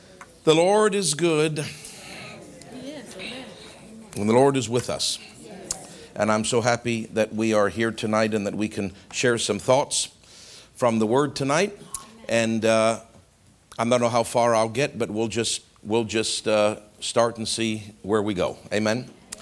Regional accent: Toronto, Ontario, Canada; I said, "I'm from Toronto and whatever."

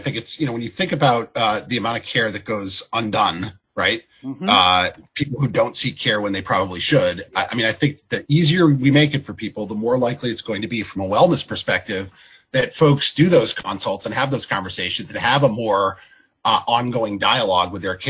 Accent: Gardner, Massachusetts, United States; I grew up in Gardner. I grew up in Gardner, which is, along Route 2 on the way to Amherst. And is famous as it was a manufacturing town.

